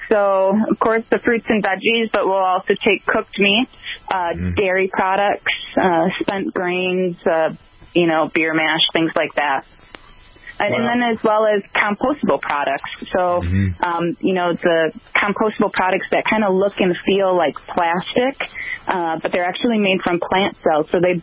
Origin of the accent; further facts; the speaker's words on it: Chicago, Illinois, United States; I'm from Chicago originally.